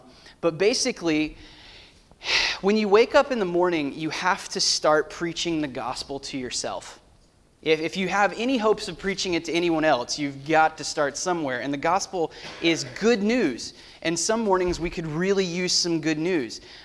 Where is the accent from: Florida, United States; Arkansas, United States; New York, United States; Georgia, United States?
Florida, United States; now in Canada; Originally I'm from the United States, a little place called Florida. Not Orlando, about an hour and a half north of there. Everybody knows where Orlando is. Just a coastal town there, where all of my family lives.